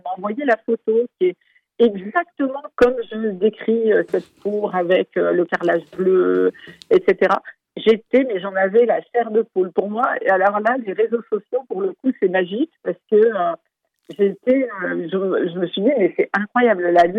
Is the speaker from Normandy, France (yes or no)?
no; Dijon, Bourgogne-Franche-Comté, France; also born or lived in Lyon; Et j'ai vécu à Lyon au début. Et après, oui, je pensais à Grenoble. Je suis de Dijon, moi, j'ai vécu à Dijon.